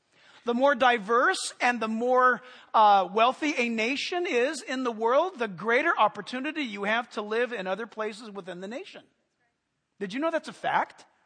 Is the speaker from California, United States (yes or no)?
yes; San Diego, California, United States; San Diego's my hometown. I'm not going to bash my hometown. San Diego is perfect, man.